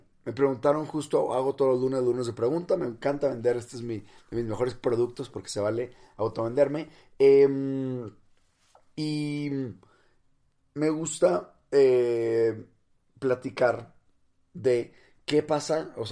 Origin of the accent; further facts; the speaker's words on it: Monterrey, Nuevo León, Mexico; No soy chilango, soy de Monterrey, del norte de México.